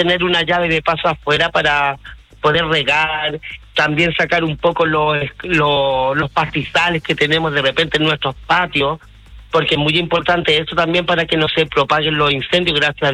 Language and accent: Spanish; Valparaíso, Chile; Nunca pensé como porteña que la longaniza era de San Carlos.